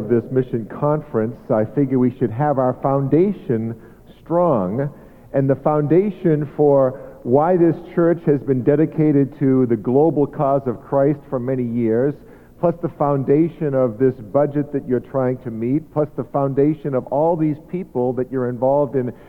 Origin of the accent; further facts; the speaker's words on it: Lexington, Massachusetts, United States; I'm from Lexington, Massachusetts, and I was teaching this in my own home church